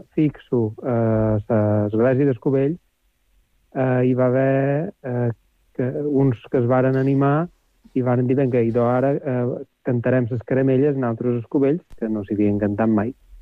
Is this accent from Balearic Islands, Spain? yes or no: yes; Es Cubells, Balearic Islands, Spain; Els Cubells, per exemple, que és el meu poble